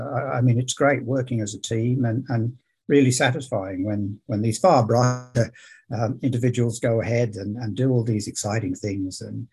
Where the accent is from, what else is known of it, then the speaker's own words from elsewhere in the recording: England, United Kingdom; I come from England